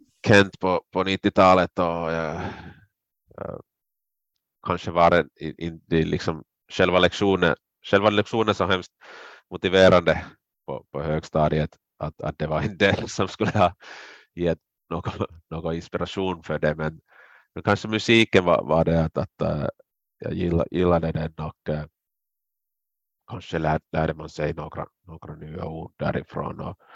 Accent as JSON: {"language": "Swedish", "region": "South Karelia", "country": "Finland", "tie": "born or raised there", "first_language": "fi", "second_language": "Swedish", "said": "jag är uppvuxen i södra Karelen. Jag har en helt finspråkig bakgrund, skolsvenskan som bakgrund där"}